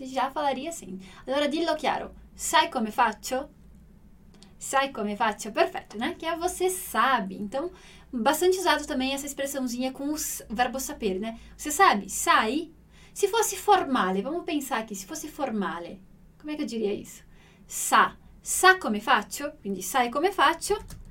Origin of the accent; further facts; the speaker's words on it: northern Italy, Italy; Portuguese is a second language; Itália, principalmente no sul. Eu cresci no norte, né?